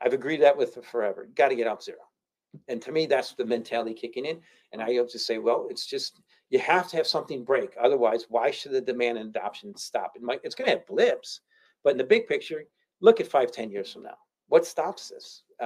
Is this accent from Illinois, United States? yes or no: yes; Chicago, Illinois, United States; I'm from Southside Chicago. We don't say the Bears, we say da Bears.